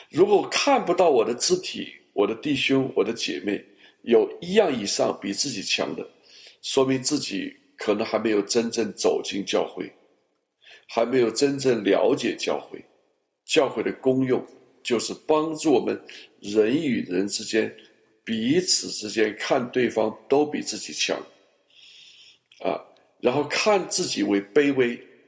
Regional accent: Guangzhou, Guangdong, China; 那我是从小在广州长大的，我又是北方人，所以我的国语和广东话都是 OK 的。

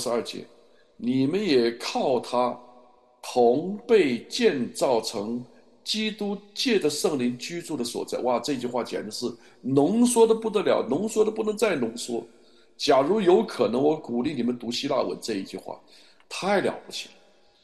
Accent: China; 我们中国人，我们华人所建立的教会有许多不是教会

